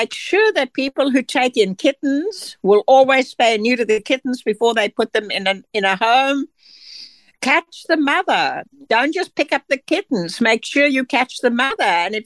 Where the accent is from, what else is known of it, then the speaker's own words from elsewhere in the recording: South Africa; And I'm from South Africa and, of course, knew all about the African wild cat.